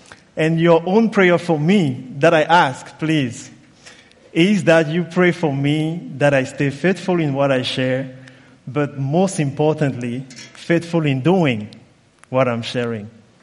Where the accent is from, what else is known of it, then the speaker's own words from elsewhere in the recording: Cameroon; I come from Cameroon, and I have been in IBC now for 7 years.